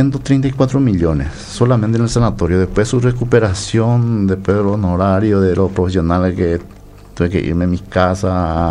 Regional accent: Paraguay

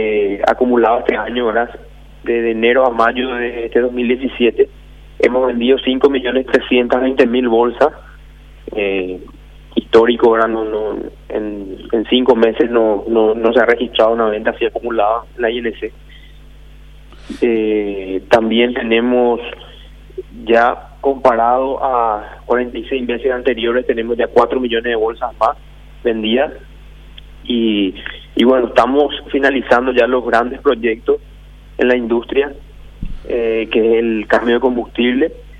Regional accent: Paraguay; somos todos los paraguayos

